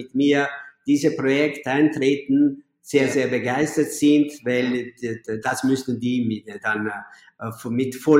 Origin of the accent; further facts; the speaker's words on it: Naples, Campania, Italy; born there; German is a second language; ich bin in Napoli geboren